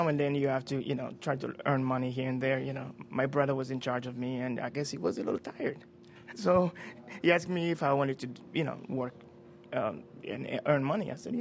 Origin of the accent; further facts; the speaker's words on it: Côte d’Ivoire; But, you know, I come from Africa, West Africa, Ivory Coast.